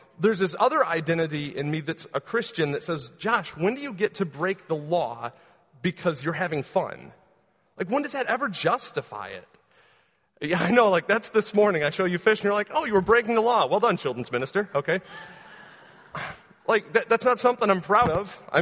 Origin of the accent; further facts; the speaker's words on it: United States; So living in the USA, right, because I'm an American citizen, I have these rights.